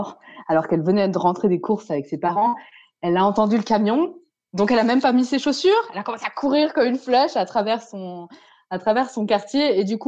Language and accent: French; Switzerland; Alors, chez nous, en Suisse, c'est pas vraiment un truc qui existe.